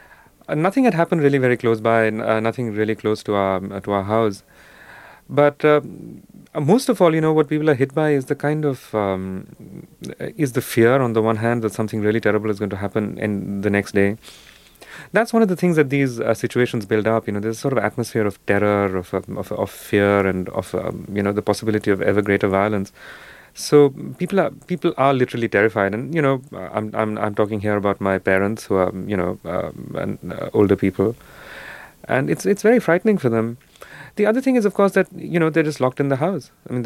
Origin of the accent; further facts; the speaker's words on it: Calcutta, West Bengal, India; In my hometown, Calcutta, which is where I live, really.